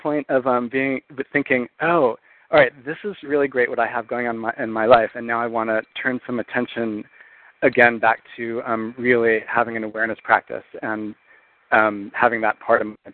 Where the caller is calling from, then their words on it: Palo Alto, California, United States; I'm calling from Palo Alto, actually.